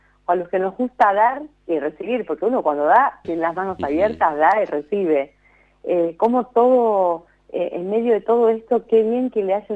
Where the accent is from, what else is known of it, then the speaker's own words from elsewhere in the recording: Argentina; yo soy argentina